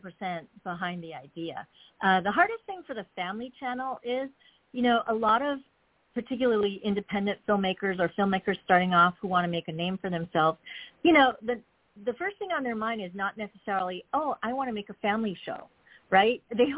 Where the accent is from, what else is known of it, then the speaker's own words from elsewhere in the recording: Hawaii, United States; I'm Asian American. I actually grew up in Hawaii.